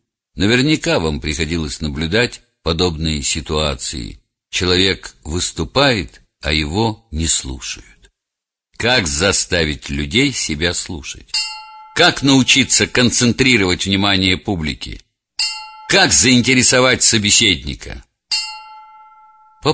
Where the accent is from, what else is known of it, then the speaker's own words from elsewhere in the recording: Leningrad, Saint Petersburg, Russia; Я уже говорил, что детство провел в Ленинграде. И первые 5 лет, блокадный Ленинград, мороз, холод, у меня были отмороженные руки и ноги.